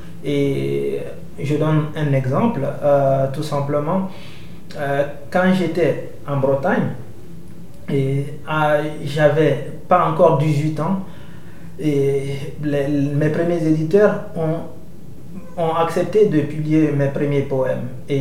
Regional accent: Guinea; now in Italy; j'ai fait un parcours de migration très, très, très douloureux de Guinée, mon pays natal, jusqu'en Italie.

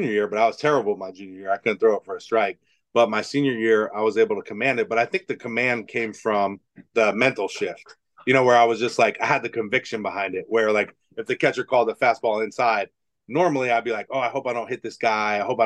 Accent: Poinciana, Florida, United States; Yeah, I'm from Poinciana. We don't go to college, you know, playing baseball or whatever.

